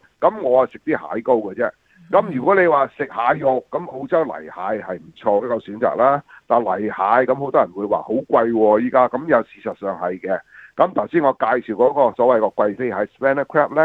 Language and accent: Cantonese; Shanghai, China; 咁我譬如我哋係上海人嚟講咧，就一定咧就煲一煲薑茶，